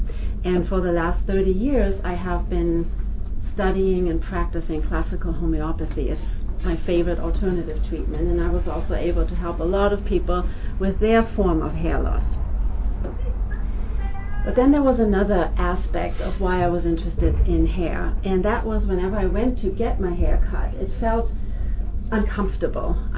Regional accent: Hamburg, Germany; I grew up in Hamburg, Germany, next to a Guru Ram Dass ashram.

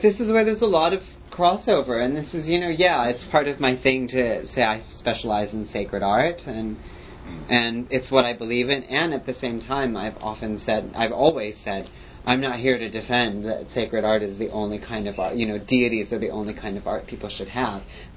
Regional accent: United States; born there; I was born in the States, and I go to India every year, and I spend a lot of time there.

